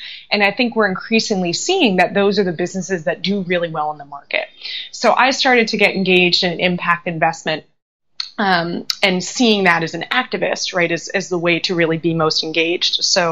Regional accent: Los Angeles, California, United States; So I grew up in Los Angeles.

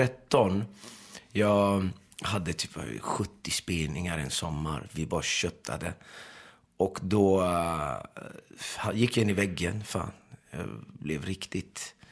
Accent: Iran; now in Sweden; jag är ju iranier. Jag är ju för fan inte turk.

